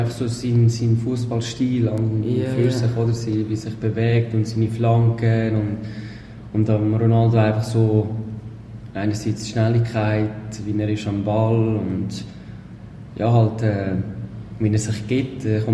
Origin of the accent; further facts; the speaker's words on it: Erlinsbach, Aargau, Switzerland; also born or lived in Bern; ich bin im Aargau aufgewachsen, in Erlinsbach. So ein kleines Dörfli. Dort bin ich echt mit den Eltern. Also seit ich denken dort, sind wir dort gewesen, in dem Dörfli.